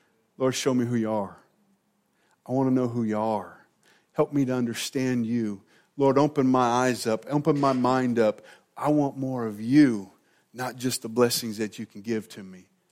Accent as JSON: {"language": "English", "region": "Missouri", "country": "United States", "said": "And again, we're from Missouri, so he's saying, you got to show me."}